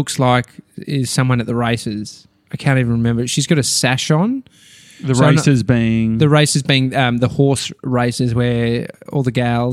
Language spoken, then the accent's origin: English; Melbourne, Victoria, Australia; I'm from Melbourne. We didn't have them growing up.